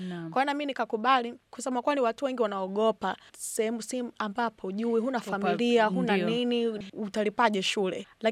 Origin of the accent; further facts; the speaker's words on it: Temeke, Dar es Salaam, Tanzania; born there; Make mimi mwenyewe nimezaliwa Temeke, huko mtaa huko Temeke Changombe wanakuita, kwa hiyo huko ni kitongoji duni.